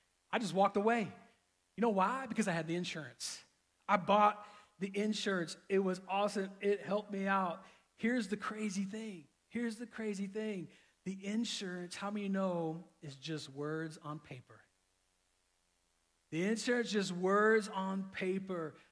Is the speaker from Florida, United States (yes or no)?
yes; Florida, United States; Now, I grew up in Florida, so I totally get this analogy. I'm familiar with storms. I'm familiar with hurricane winds.